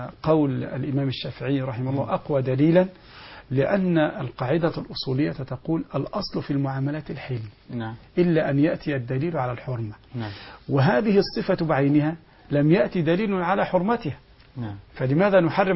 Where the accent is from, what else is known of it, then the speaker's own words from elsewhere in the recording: Egypt; نحن عندنا في مصر